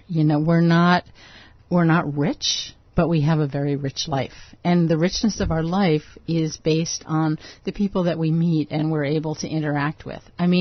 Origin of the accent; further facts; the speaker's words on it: Pennsylvania, United States; I'm from the Appalachian Mountains of Pennsylvania, a coal mining region, and I grew up in an Irish-American enclave. And one of the things about my town, which was 2,000 people